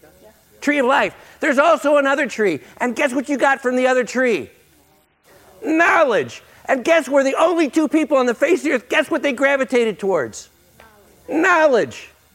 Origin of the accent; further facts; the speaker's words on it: United States; 99% of my life has been spent in the West. And I'm an American.